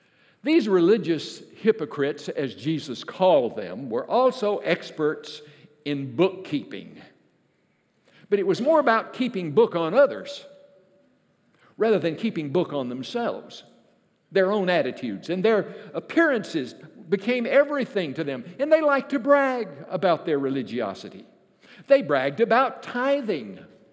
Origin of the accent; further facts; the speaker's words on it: the South, United States; When I grew up in the South, we talked about the holiness people who may have dressed a little different.